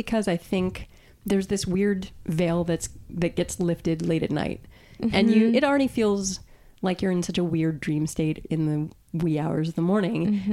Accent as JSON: {"language": "English", "region": "New York", "country": "United States", "tie": "born or raised there", "said": "I have a younger sister. I grew up on Long Island."}